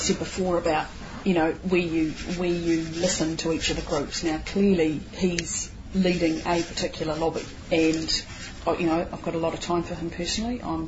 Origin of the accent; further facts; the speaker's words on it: East Coast Bays, Auckland, New Zealand; Well, I was brought up in East Coast Bays, where we had a minor party as the electorate MP